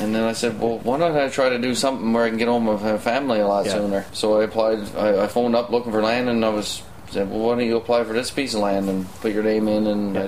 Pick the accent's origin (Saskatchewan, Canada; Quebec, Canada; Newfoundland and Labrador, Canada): Newfoundland and Labrador, Canada; Parsons Pond; I'm from Parsons Pond originally. I grew up in a fishing community